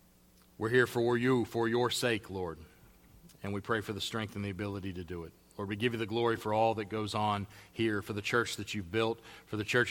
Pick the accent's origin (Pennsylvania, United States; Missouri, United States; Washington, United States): Pennsylvania, United States; Pittsburgh; Maybe you saw it on the news of a bridge in my hometown of Pittsburgh that collapsed.